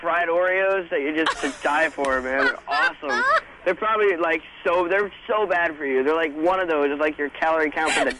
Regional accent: New Jersey, United States; I love Philly. I'm actually from Jersey, and I go to the Children's Hospital there

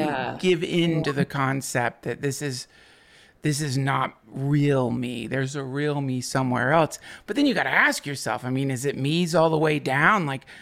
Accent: Asheville, North Carolina, United States; now in Austin, United States; We just moved from Asheville to Austin. I grew up in Asheville.

